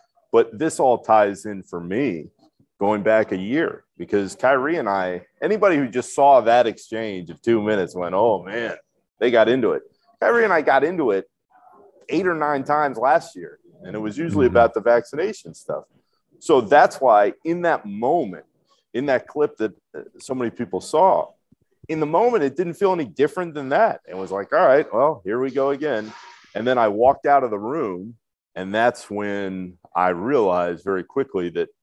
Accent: Orlando, Florida, United States; I grew up in Orlando and I saw the Shaq and Penny Magic

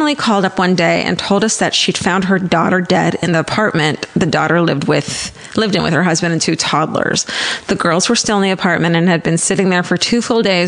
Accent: Wellington, Ohio, United States; this kid from my hometown in Wellington, Ohio

